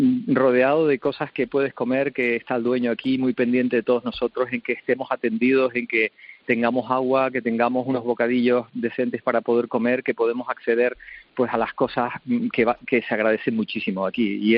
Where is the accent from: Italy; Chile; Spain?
Spain; Canary Islands; La mayor parte de nosotros somos canarios